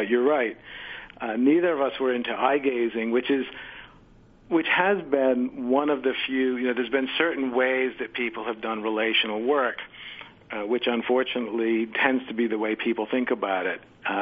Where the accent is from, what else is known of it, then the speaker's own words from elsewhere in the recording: Rhode Island, United States; I grew up in Rhode Island, so I was around during the blizzard of 78